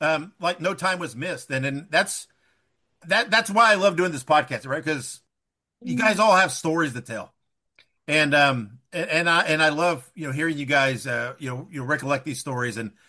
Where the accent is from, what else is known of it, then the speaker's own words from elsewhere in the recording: Indiana, United States; That was I'm from Indiana. That's where my passion and my heart lies